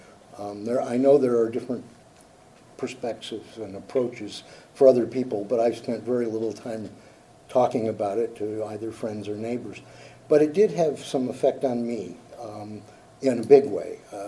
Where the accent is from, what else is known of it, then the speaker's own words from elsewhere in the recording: Iowa, United States; I come from a county which is a town and a state which is predominantly white. I come from Iowa